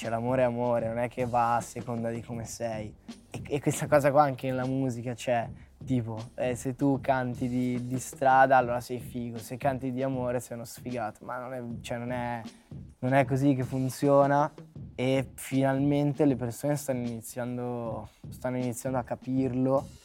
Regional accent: Veneto, Italy; Poi nel mio paese si definisce così, cioè... In Veneto, no, tipo, anche c'è, cioè, come dire, sei, no, uno sfigato

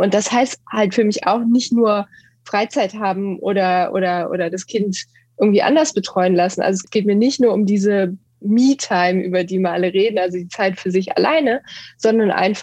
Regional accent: Düsseldorf, North Rhine-Westphalia, Germany; ich bin 39 Jahre alt, wie gesagt, Mutter einer kleinen Tochter, verheiratet. Ich lebe in Düsseldorf. Ich bin auch hier geboren.

